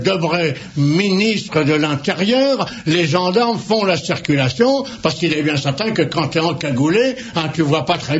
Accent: Corsica, France; et je suis corse

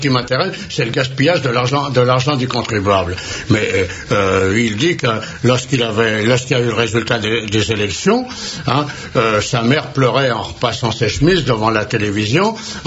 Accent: France; je suis français sur une terre chrétienne

